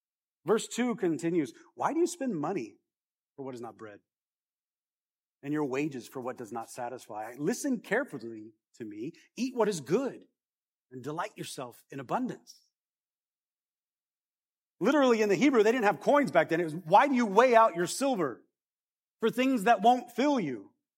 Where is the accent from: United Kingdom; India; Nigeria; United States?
United Kingdom; Wales; I don't have any Jewish blood in me. I'm Welsh.